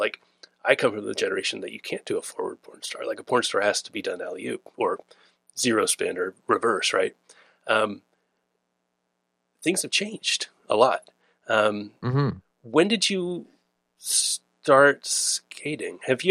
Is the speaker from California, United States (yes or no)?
yes; Alameda, California, United States; growing up in Alameda, which is in the Bay Area, Northern California, like home of all the spots.